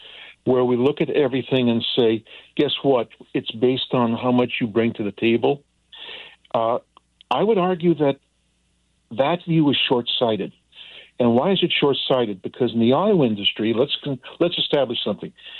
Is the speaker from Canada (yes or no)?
yes; Canada; I'm a dual citizen. I'm originally from Canada. I'm an American. I'm what we call a Canucian.